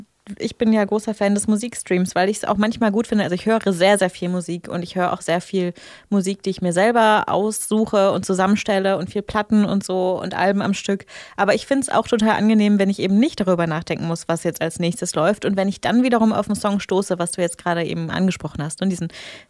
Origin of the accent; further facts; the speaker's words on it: North Rhine-Westphalia, Germany; Weil ich als gebürtige Rheinländerin habe ja Verkehrsnachrichten für Brandenburg, Hamburg, Schleswig-Holstein, Sachsen, Sachsen-Anhalt, Thüringen gesprochen, ne?